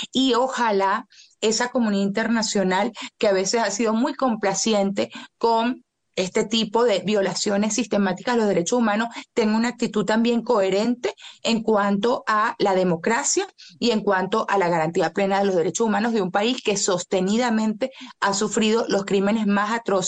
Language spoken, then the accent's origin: Spanish; Venezuela; sé que lo somos los venezolanos